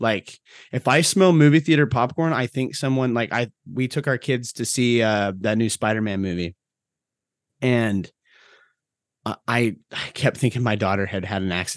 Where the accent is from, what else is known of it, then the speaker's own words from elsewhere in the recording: Montana, United States; You know, I grew up in Montana and we definitely, you know, scat for hunting.